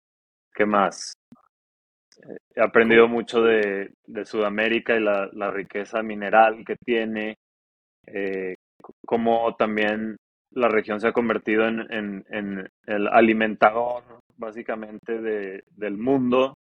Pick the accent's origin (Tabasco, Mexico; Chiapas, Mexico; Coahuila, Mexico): Coahuila, Mexico; Torreón; Yo soy del norte de México, de Torreón, y el caso es lo opuesto.